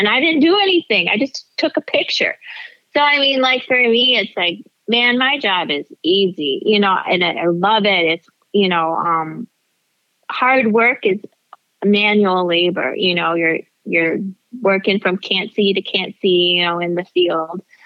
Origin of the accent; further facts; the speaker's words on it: Mount Clemens, Michigan, United States; also born or lived in New York; now in Detroit, United States; Well, my family's here, and I'm a Midwest girl, I'm from Mount Clemens, so it's very different than New York.